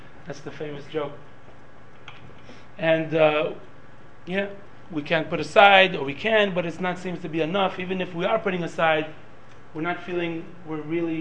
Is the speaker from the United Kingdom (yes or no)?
no; Israel; English is a second language; sorry about my English, I was born and raised here in Israel, so.